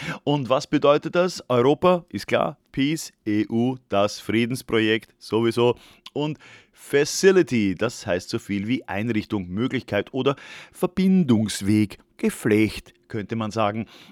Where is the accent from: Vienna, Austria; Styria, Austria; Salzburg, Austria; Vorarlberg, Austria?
Vienna, Austria; born there; Als geborener Wiener stolpere ich immer wieder über solche Kleinigkeiten.